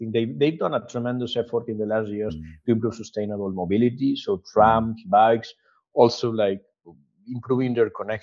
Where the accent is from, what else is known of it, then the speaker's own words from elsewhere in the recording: Valencia, Valencian Community, Spain; English is a second language; No, I'm talking to you from my hometown, from Valencia today.